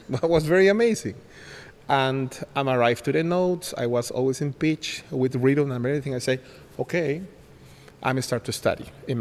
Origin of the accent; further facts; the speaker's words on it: Lima, Peru; born there; English is a second language; I was born in Lima, Peru, South America. I came from a European family, but we cultivate art in my family. You know, my mom is a painter. Very, very knowing in Peru.